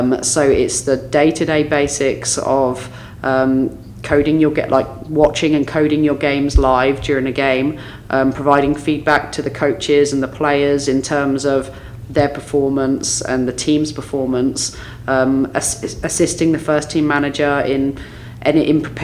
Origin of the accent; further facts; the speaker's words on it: Reading, South East England, United Kingdom; I got the opportunity to go to Reading, which, as you said, was my hometown club.